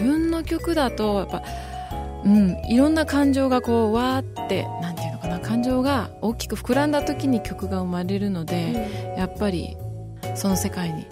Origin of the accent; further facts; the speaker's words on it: Imari, Saga, Japan; born there; 生まれは佐賀県の伊万里市です、